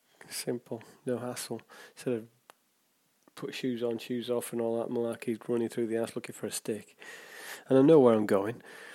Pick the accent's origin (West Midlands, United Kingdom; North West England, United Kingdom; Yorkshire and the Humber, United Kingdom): Yorkshire and the Humber, United Kingdom; Huddersfield; I remember going around my hometown of Huddersfield